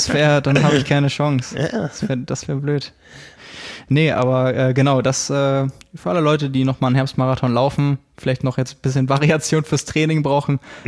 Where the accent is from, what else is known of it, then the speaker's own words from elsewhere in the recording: Lübeck, Schleswig-Holstein, Germany; wo es das schon seit letztem Jahr in meiner Heimatstadt gibt, hier nebenan in Lübeck